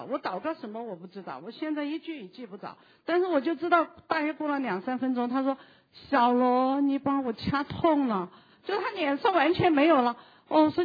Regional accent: Meishan, Sichuan, China; 我是来自四川的，就是眉山。眉山可能就是大家不知道，眉山就是讲一个人物吧，苏东坡。对，虽然我长得不太就是文化人，但是出生在文化人的家乡

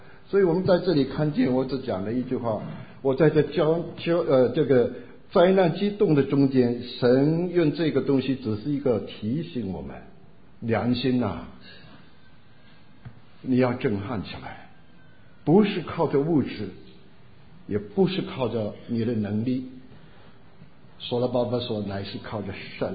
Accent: China; 我们就看为什么这世界上人恨我们中国人

